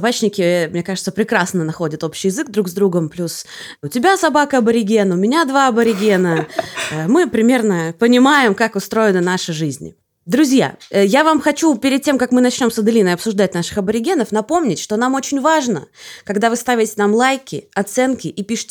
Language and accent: Russian; Moscow, Russia; я такая снобка из Москвы